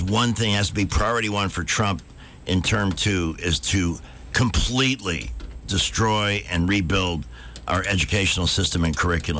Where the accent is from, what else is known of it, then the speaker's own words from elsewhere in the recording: Chicago, Illinois, United States; And I'm from Chicago. Don't let anybody tell you that the North was some bigotry-free paradise.